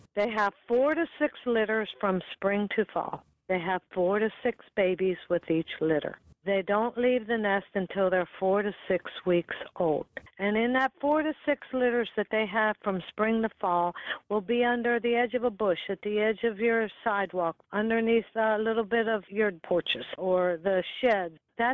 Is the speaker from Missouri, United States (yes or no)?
no; Washington, United States; I'm from Washington State originally and was in Gettysburg.